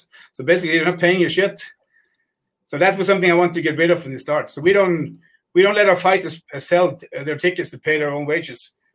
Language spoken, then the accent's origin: English; Norway; English is a second language; I'm from Norway.